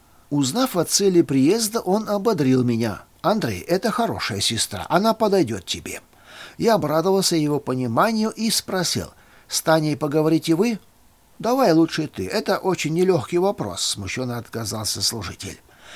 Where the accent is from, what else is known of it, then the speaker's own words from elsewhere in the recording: Sergeyevka, North Kazakhstan Region, Kazakhstan; born there; Родился я в Северном Казахстане, в городе Сергеевке, недалеко от Петропавловска.